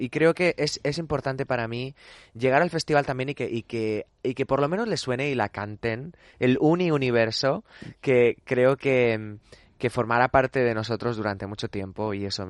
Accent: Region of Murcia, Spain; estoy muy orgulloso de llevar a una tierra libre por bandera, porque somos muchos los murcianos y muchas.

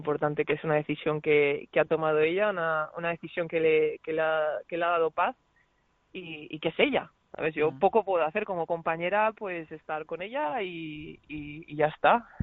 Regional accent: Cantabria, Spain; Yo es que soy cántabra, ¿vale?

